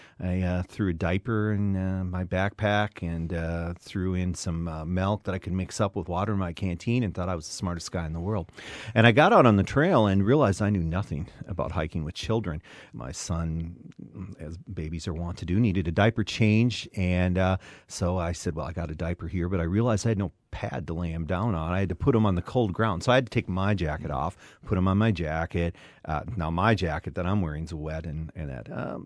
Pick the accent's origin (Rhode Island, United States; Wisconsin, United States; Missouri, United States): Wisconsin, United States; I grew up in West Central Wisconsin on a farm, dairy farm